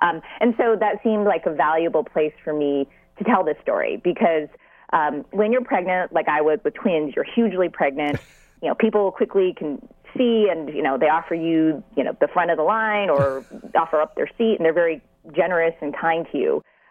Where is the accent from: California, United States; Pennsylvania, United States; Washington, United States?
California, United States; Well, I'm the daughter of Chinese immigrants, American-born, and I grew up in the Bay Area.